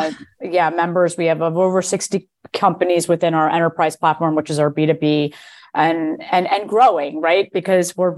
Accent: New Jersey, United States; I grew up in New Jersey, so, and my father worked in New York City for the majority of his career.

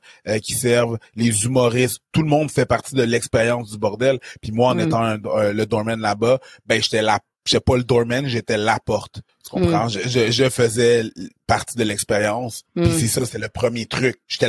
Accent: Haiti; je suis haïtien

